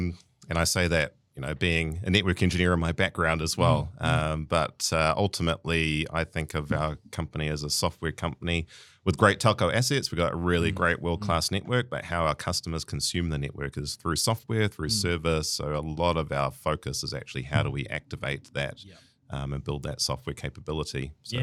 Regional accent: Tauranga, Bay of Plenty, New Zealand; Yep, that's my hometown, Tauranga.

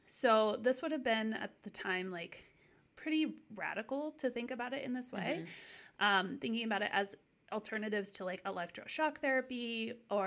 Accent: Ohio, United States; Growing up in Ohio, I felt like this was something that people were always a little bit talking about.

